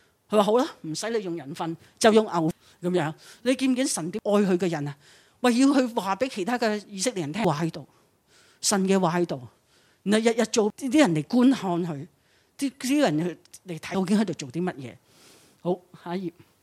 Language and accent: Cantonese; China; 我哋中国人都有啲花系咪？